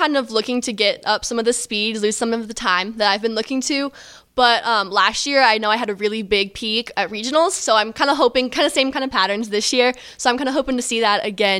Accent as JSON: {"language": "English", "region": "Illinois", "country": "United States", "tie": "born or raised there", "said": "Yeah, so I grew up in Southern Illinois, and my school did not have a track team"}